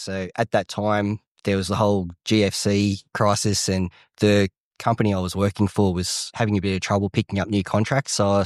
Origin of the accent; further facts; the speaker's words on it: Cessnock, New South Wales, Australia; also born or lived in Lake Macquarie; As a primary school age, I was more from Lake Macquarie, Kays Beach area, and then moved up to Cessnock going into high school.